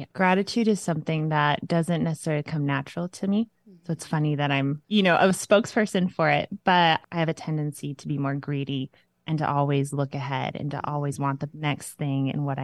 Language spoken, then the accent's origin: English; Mexico; And I grew up in Mexico as a missionary kid down there and then came over here, met my man